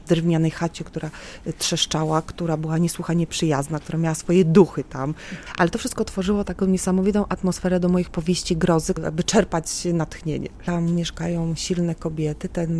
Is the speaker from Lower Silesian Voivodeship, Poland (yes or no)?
yes; Wrocław, Lower Silesian Voivodeship, Poland; born there; I ja, będąc urodzona na Dolnym Śląsku, wrocławianką z urodzenia